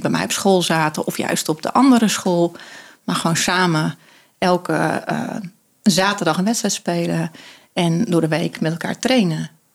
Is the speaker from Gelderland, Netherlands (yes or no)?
no; Tietjerk, Friesland, Netherlands; ben 48 jaar en ik kom oorspronkelijk uit Friesland. Tietjerk, een heel klein dorpje. Ik ben oprechte Friesin, nog steeds spreek Fries tegen mijn kinderen.